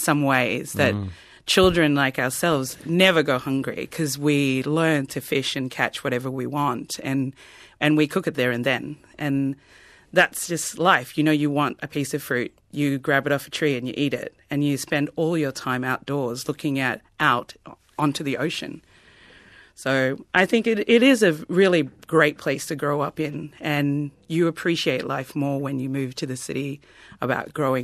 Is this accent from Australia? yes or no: yes; Queensland, Australia; I'm island folk from the Torres Strait. We love simple flavors because simple flavors are always delicious.